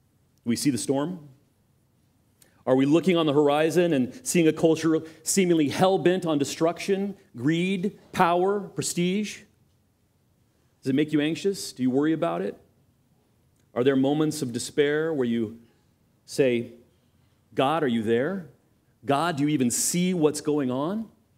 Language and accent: English; California, United States; I was talking to Bob Cook about how I grew up on the Monterey Peninsula.